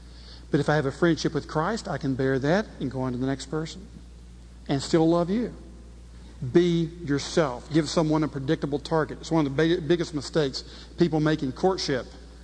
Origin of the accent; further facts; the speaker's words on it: the South, United States; I'm sorry, I'm a Southerner.